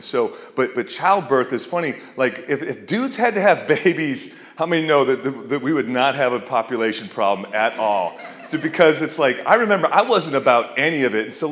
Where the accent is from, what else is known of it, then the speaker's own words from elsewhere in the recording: Detroit, Michigan, United States; I lived, actually, my hometown was Detroit, 8 hours away from her.